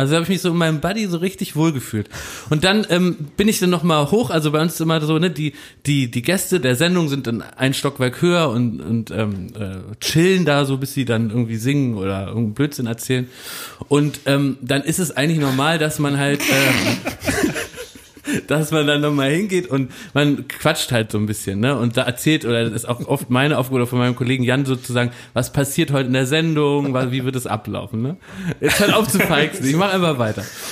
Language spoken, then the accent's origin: German; Berlin, Germany; weil ich bin aus Berlin-Wilmersdorf